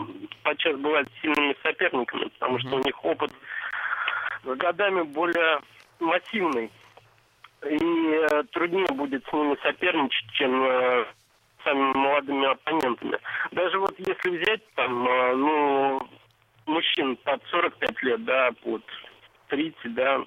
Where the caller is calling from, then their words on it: Moscow, Russia; из Москвы.